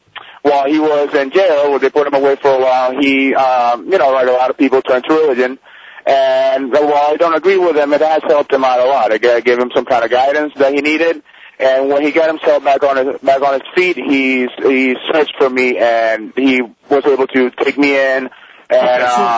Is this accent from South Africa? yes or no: no; Puerto Rico; I'm from Puerto Rico. I had no other relatives out here.